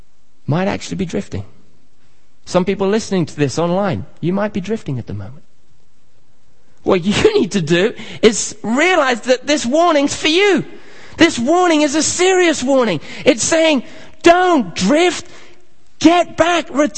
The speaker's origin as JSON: {"language": "English", "country": "Kenya", "tie": "born or raised there", "moved": "yes", "said": "We used to have, when I grew up in Kenya, a big kind of Alsatian dog."}